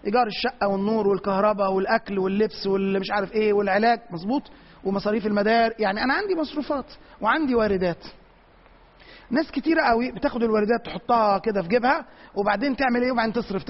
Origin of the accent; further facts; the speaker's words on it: Egypt; البيوت أغلبها بتاعتنا بالذات كمصريين بتعملش كده خالص